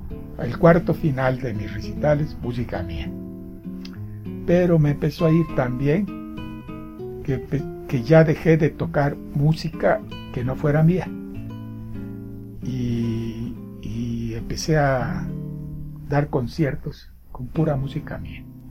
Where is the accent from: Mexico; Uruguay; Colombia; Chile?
Mexico; Mérida, Yucatán; moved away as an adult; now in Mexico City, Mexico; Lamentablemente salió de Mérida, de donde soy oriundo